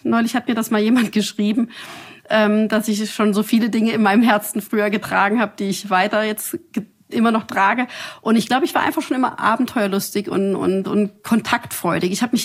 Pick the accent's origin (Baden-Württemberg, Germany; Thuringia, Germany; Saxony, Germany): Saxony, Germany; Weinböhla; Ich komme da aus Weinböhler, das klingt nach Wein. Wir hatten Weinberge dort in dem Ort und Winzer.